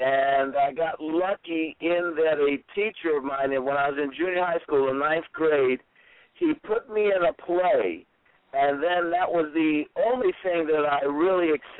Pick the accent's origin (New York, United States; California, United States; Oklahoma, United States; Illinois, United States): California, United States; Oakland; I was raised in Oakland, California in the 60s, when it counted.